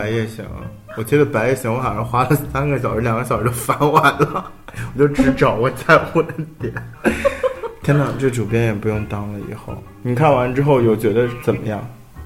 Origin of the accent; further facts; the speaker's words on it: Taiwan; 没关系了，我们都台湾人。